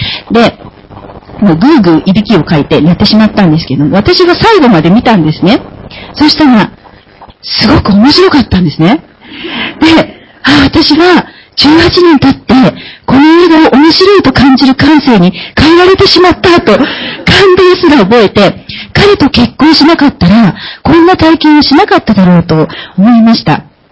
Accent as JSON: {"language": "Japanese", "region": "Tokyo", "country": "Japan", "said": "私は東京出身で、夫は京都出身です。で、言葉も文化も育ってきた環境も全然違います。"}